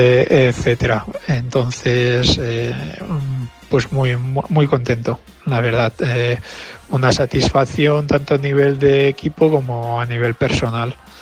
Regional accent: Spain; es una gran satisfacción, y por supuesto para mí también, ¿no?, como español.

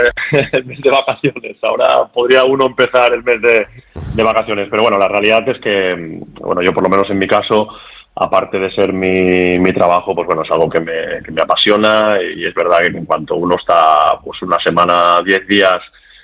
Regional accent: Valencian Community, Spain; ha sido un año difícil para mi pueblo y otros muchos pueblos de Valencia

